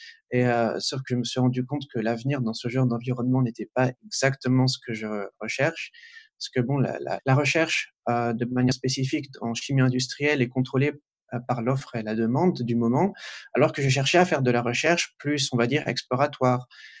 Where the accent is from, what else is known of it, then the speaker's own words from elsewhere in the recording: Île-de-France, France; je suis né, j'ai grandi en France, en région parisienne. Je suis né de parents polonais qui ont fui le communisme dans les années 80 et ils se sont d'ailleurs rencontrés en France.